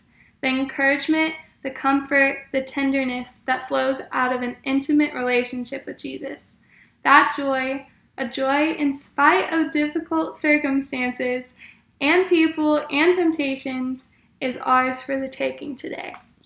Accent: Dayton, Ohio, United States; So I'm from Dayton, Ohio, which is about 14 hours away from here.

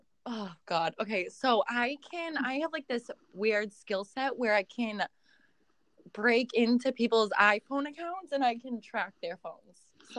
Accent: Medford, United States; I'm from Medford. Yeah.

